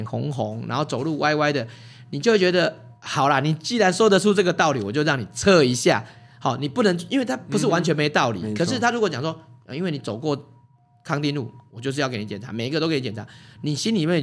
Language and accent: Chinese; Taiwan; 而且我们台湾人真的很善良